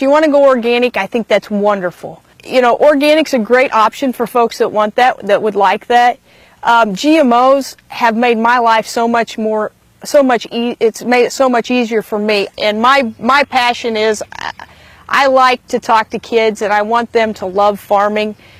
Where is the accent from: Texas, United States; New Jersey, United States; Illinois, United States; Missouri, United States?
Missouri, United States; Carl Junction; I'm a pumpkin farmer. I'm from Carl Junction, Missouri, and this is my story.